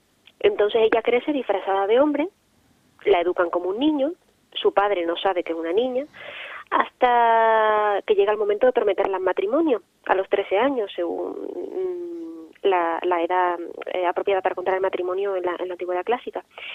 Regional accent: Las Palmas, Canary Islands, Spain; born there; la Universidad de Las Palmas, que es donde yo nací

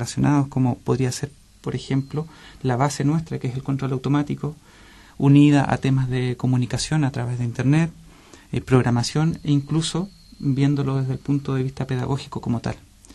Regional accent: Chile; now in Spain; Gonzalo y yo somos estudiantes provenientes de Chile

